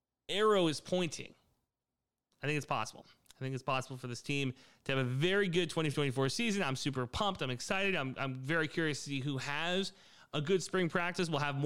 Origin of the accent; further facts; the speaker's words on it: San Antonio, Texas, United States; He's a 6'7 sharpshooter from my hometown, San Antonio, Texas.